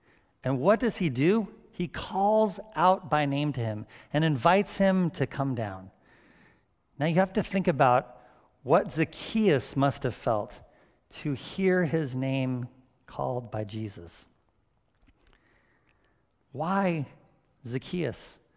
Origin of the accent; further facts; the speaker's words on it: California, United States; I grew up on the Monterey Peninsula in California, and when I was in elementary school, it was like the best playground backyard you could possibly have for a little kid.